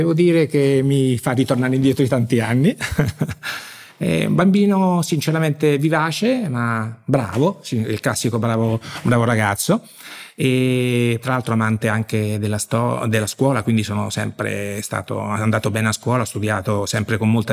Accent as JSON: {"language": "Italian", "town": "Jesi", "region": "Marche", "country": "Italy", "said": "ero il più giovane, l'unico dei due jesini, no? Perché sono marchigiano"}